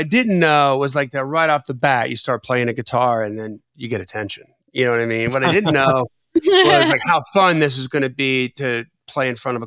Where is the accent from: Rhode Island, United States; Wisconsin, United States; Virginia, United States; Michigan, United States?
Wisconsin, United States; Like, okay, so I grew up in Wisconsin, Haley, and I remember the first time that we saw grits.